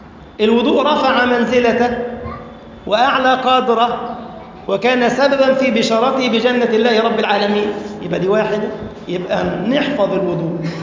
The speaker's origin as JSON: {"language": "Arabic", "country": "Egypt", "said": "أو كما قال النبي ثلاثة عندنا في مصر وواحد في مكة"}